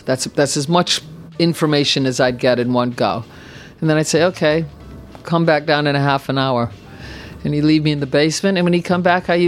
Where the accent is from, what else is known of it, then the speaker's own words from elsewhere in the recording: United States; moved away as an adult; I'm actually American, so I was in the States for the first 20 years, and then I came over here and it took me another 30 years to start to understand how this class system works.